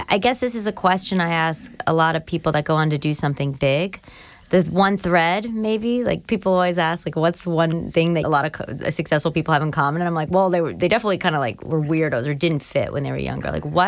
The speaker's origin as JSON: {"language": "English", "region": "the South", "country": "United States", "tie": "born or raised there", "said": "I remember I grew up in the South."}